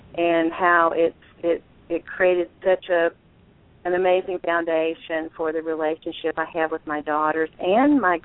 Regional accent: Southeast, United States; I grew up in the Southeast, and I grew up in a family of very, very modest means, so philanthropy wasn't really part of our daily lives.

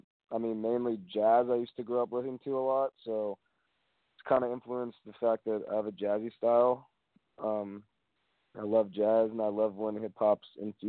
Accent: Menlo Park, California, United States; Well, I was brought up in Menlo Park, which is in the Bay Area.

